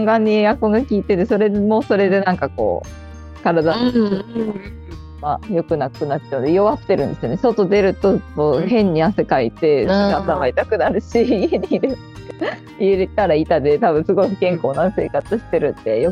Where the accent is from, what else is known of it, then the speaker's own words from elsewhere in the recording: Yokosuka, Kanagawa, Japan; 地元の横須賀とかも、うん、まあ、まだもうちょっと風が来るんでそんなに暑くなかったんですよね、なんかちょっと最悪横須賀に戻ろうかなみたいなこととかを考えます